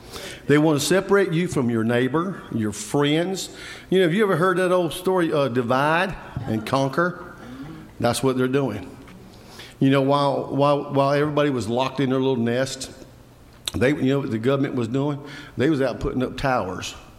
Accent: United States; I remember the America I grew up in wasn't like that. I grew up in America where they didn't mind saying something.

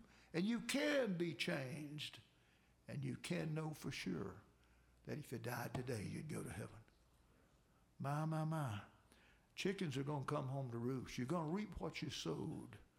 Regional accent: Haines City, Florida, United States; also born or lived in Georgia; I came to Haines City from Georgia Country School, and the building's tore down now, but right over here in the middle of the end of the third grade, and graduated here in Haines City School.

